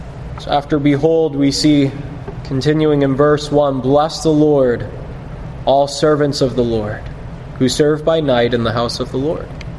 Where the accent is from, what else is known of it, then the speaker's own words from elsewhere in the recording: New England, United States; I guess I'm from New England, so this would be a little more to me